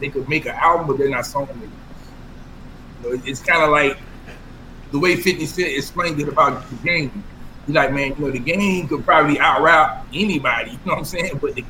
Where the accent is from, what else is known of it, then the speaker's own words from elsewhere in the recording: New York, United States; because I'm a nigga from New York